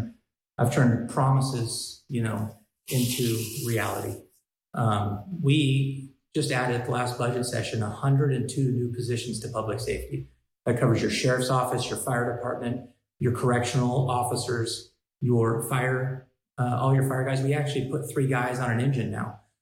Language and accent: English; Chico, California, United States; Absolutely. Yeah, I was born here 50 years ago and worked my way through the minor leagues